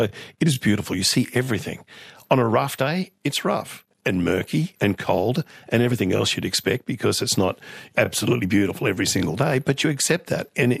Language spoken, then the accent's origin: English; Fremantle, Western Australia, Australia; I grew up in Fremantle, which was a really working class suburb. I don't think it is now. It's been gentrified since.